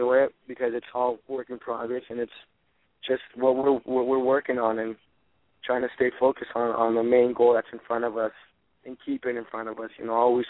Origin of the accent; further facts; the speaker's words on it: Idaho, United States; also born or lived in Mexico / California; now in New Hampshire, United States; Mexico, and I live in New Hampshire, and I grew up in Idaho.